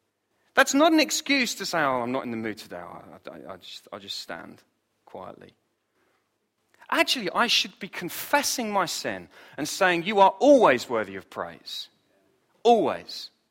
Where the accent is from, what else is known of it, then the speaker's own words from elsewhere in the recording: England, United Kingdom; You see, we walked all the way up the mountain, being very English.